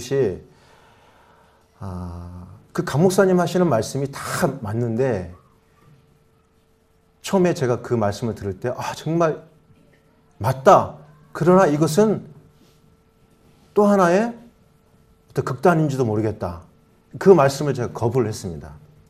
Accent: Suwon, Gyeonggi Province, South Korea; 저는 수원에서 온

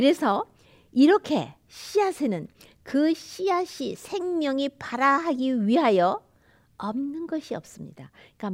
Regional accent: Changcheon-dong, Seoul, South Korea; 저는 창천동이라는 곳에서 이화대학과 연희대학이 있는 그 근처의 동네입니다. 거기서 어린 시절을 자랐습니다.

